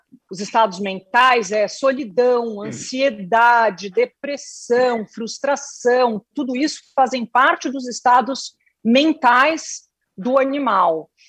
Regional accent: São Paulo, Brazil; moved away as an adult; now in Mato Grosso, Brazil; Desde quando eu saí de São Paulo, eu sou de São Paulo, minha família está ligada aí no agronegócio, mas eu assumi essa fazenda que eu estou agora, no Mato Grosso

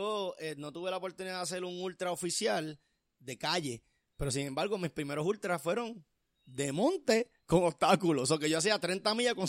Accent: Puerto Rico; logramos motivar y animar a 43 boricuas. Y todos fuimos como boricuas de Spartan Team a correr.

